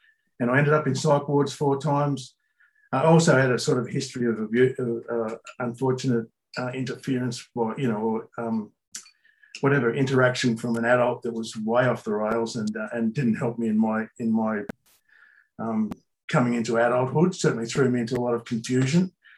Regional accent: Tasmania, Australia; So I come from Tasmania, which is an island at the south of Australia

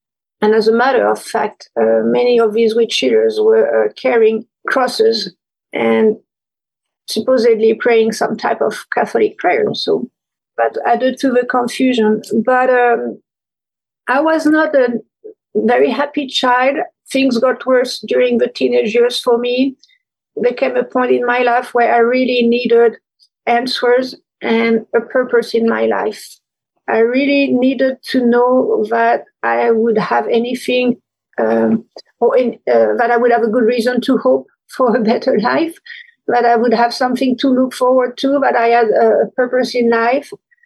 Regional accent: France; English is a second language; now in United States; as my accent may have hinted, I grew up in France. I still am a French citizen living in the US, although I have double citizenship now. But I grew up in France, and like many French people, I grew up in a Catholic culture. I grew up Catholic.

